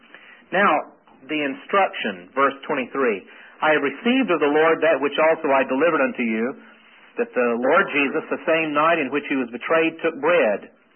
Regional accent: Georgia, United States; also born or lived in North Carolina; And, you know, I'm from Georgia originally, now from North Carolina, so I can say this and leave.

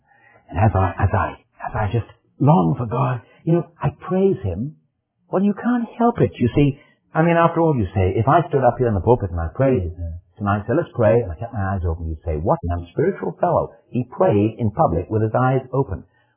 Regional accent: Wales, United Kingdom; I can't sing much anymore, although I'm Welsh.

